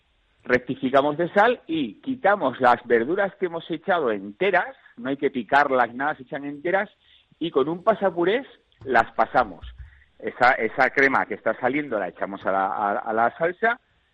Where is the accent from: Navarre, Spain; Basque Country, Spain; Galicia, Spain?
Navarre, Spain; yo soy del sur de Navarra